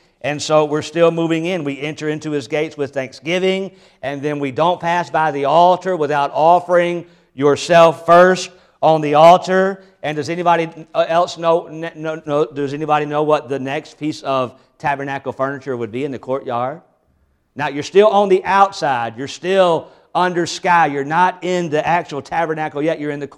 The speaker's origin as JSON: {"language": "English", "region": "Tennessee", "country": "United States", "said": "I'm from Tennessee, and down in Tennessee, there's some real rebels."}